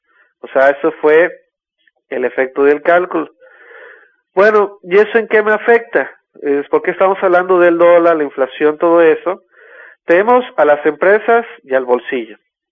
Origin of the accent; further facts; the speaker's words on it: Mexico; el efecto a los bolsillos tanto de nosotros como mexicanos